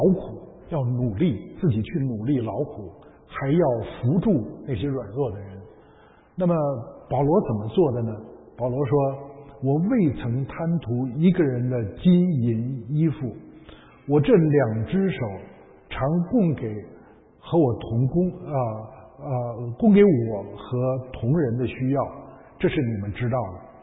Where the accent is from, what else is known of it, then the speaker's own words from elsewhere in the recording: northern China, China; 这个我是北方人，我不知道你们家乡的习俗怎么样